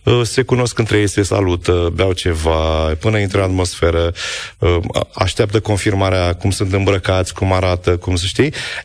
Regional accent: Iași, Iași County, Romania; now in Bucharest, Romania; Am fost în ultima vreme la Iași foarte des. Orașul meu natal, pe care îl iubesc enorm de mult.

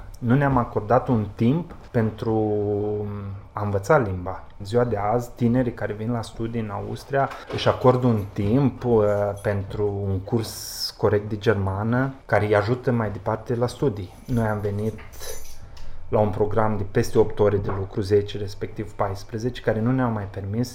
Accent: Romania; Noi, ca români, suntem bucuroși că am înțeles semnificația locului

